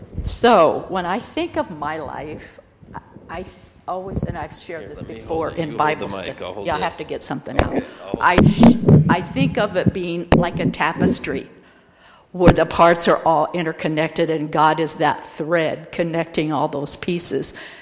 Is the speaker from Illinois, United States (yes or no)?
yes; Illinois, United States; I'm originally from Illinois. I'm one of six girls and one little brother.